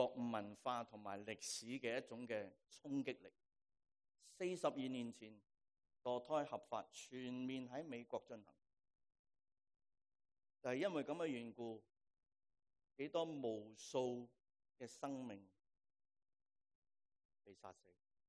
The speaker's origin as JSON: {"language": "Chinese", "country": "Hong Kong", "lives_now": "United States", "said": "我们很多人来自香港，我们的原居地的香港"}